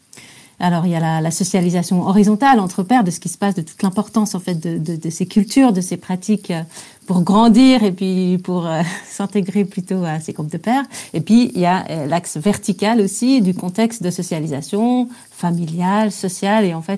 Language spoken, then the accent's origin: French; Switzerland; pour aller au ski, je suis suisse.